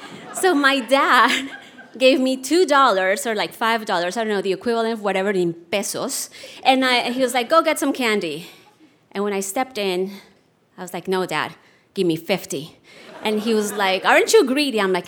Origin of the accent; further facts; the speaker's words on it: Colombia; English is a second language; I grew up in Colombia at a time where the government was very much protecting national industries, so there were no imports allowed.